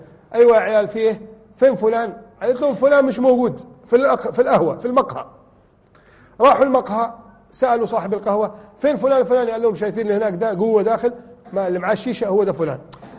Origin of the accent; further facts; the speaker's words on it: Egypt; عندنا في بلدنا مصر